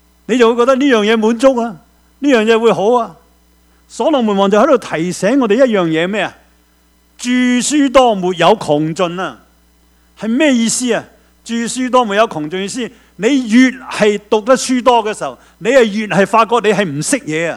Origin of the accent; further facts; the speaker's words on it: Hong Kong; 我们香港人说，识少少就扮代表，这句说话真的很真。